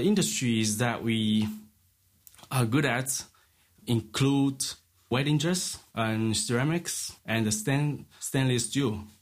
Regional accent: Chaozhou, Guangdong, China; I come from Chaozhou, China.

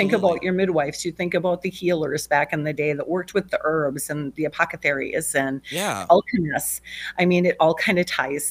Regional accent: New Richmond, Wisconsin, United States; now in Stillwater, United States; I am from here locally in the Twin Cities, born and raised in New Richmond, Wisconsin. I live in Stillwater now.

